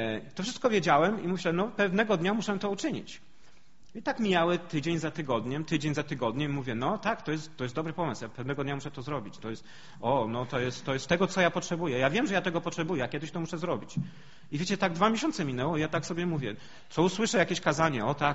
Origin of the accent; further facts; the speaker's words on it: Wrocław, Lower Silesian Voivodeship, Poland; now in Canada; bo moja żona z Gdyni, ja z Wrocławia.